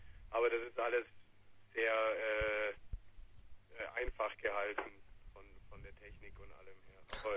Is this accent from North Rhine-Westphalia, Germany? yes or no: no; Ludwigsburg, Baden-Württemberg, Germany; born there; now in Munich, Germany; Ich komme ja gebürtig aus Ludwigsburg